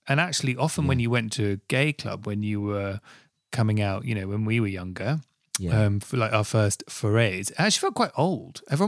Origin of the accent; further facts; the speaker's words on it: Southfields, London, United Kingdom; yeah, I grew up in Southfields next to Wimbledon.